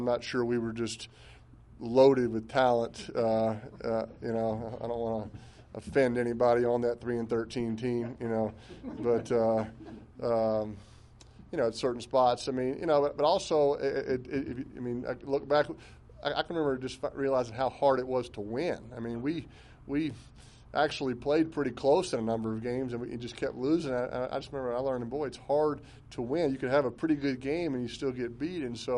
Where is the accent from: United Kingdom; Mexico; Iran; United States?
United States; the South; And, you know, growing up in the South, both of us, you know